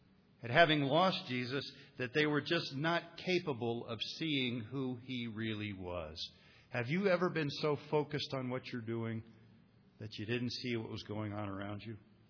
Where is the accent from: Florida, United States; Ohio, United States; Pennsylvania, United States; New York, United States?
Ohio, United States; Columbus; it's still published in Columbus, Ohio, my hometown, these 47 years later.